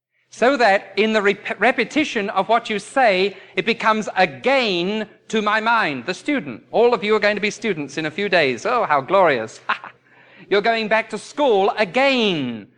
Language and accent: English; England, United Kingdom; Now, I can't say "I ain't" because I'm English.